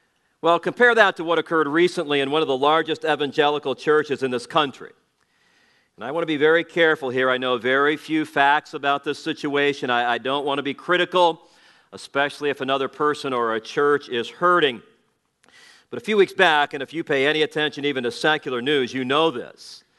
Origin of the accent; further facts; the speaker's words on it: Gary, Indiana, United States; Growing up in Gary in the summertime, you naturally rooted for the Chicago Cubs